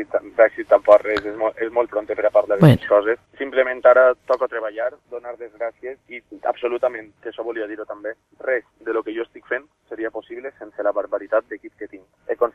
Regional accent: Pego, Valencian Community, Spain; El poble de Pego, no puc estar més orgullós de ser d'on soc.

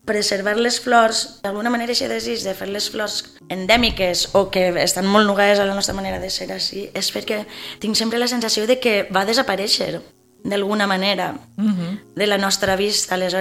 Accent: Oliva, Valencian Community, Spain; now in Pego, Spain; Vaig tornar a Oliva, que és el meu poble natal. Després la meva parella és així de Pego, quan vaig vindre a viure amb ella, pues, ja em vaig assentar així a Pego.

